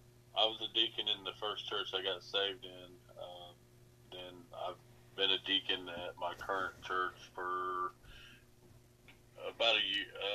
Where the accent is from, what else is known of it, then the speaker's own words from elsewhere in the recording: Connersville, Indiana, United States; I'm from Connersville, Indiana.